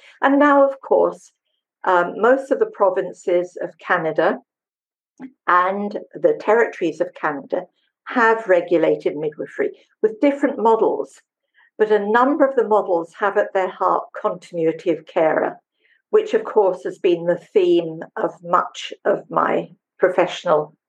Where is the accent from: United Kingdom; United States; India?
United Kingdom; England; born there; When I came back to the United Kingdom, because I was born in England